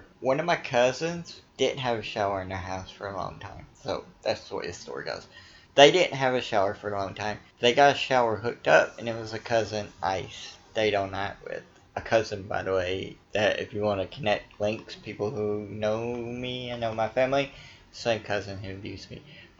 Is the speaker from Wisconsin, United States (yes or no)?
no; Virginia, United States; My home state of Virginia is a shit pile politically the last few years